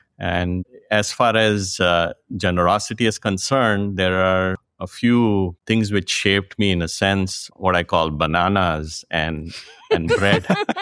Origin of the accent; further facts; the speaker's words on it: India; born there; So I was born in India. My family in 1947, when India partitioned, they became refugees.